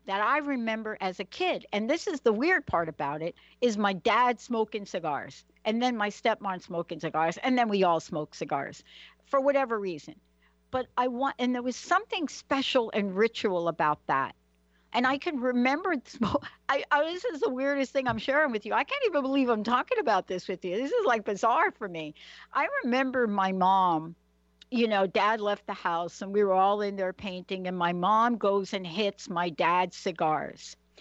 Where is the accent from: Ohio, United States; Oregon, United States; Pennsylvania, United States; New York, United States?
New York, United States; Bronx; I'm a girl from the Bronx. Let me just put it in that perspective if I can. So what does that even mean if you're a girl from the Bronx?